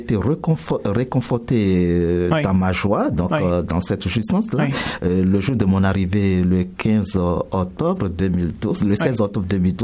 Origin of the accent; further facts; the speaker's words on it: Benin; moved away as an adult; Je suis d'origine béninoise. Je viens du Bénin.